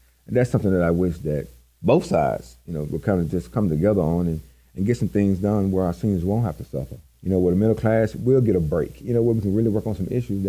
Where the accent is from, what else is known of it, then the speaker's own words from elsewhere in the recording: Marianna, Arkansas, United States; Originally, I am from Lee County, Mariana. At the time, the poorest county in the state.